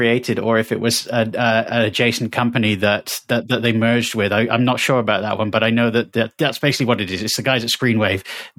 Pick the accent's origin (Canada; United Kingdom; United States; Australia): United Kingdom; England; and I'm from England.